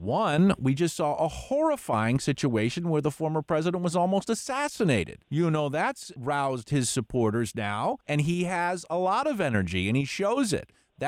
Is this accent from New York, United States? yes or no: yes; New York, United States; policies like we have seen in my home state of New York.